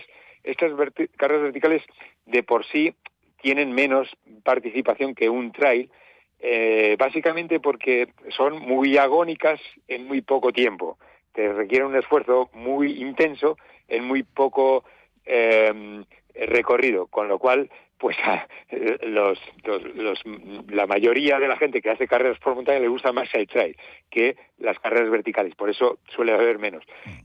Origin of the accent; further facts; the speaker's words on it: Matienzo, Cantabria, Spain; el echar a andar en Matienzo, pues sí, aparte que es mi pueblo